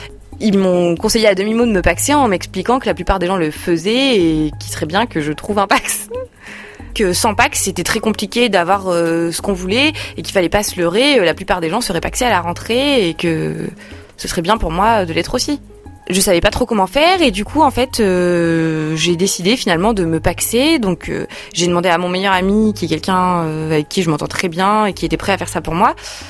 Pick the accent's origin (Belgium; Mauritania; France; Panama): France; Le Puy-en-Velay, Auvergne-Rhône-Alpes; J'ai grandi en Haute-Loire, au Puy-en-Velay, donc je suis quelqu'un qui aime énormément l'extérieur